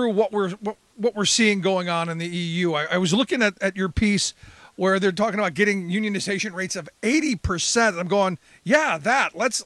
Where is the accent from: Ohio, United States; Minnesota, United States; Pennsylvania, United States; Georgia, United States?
Ohio, United States; Cleveland; I lived through the deindustrialization of where I grew up in Cleveland.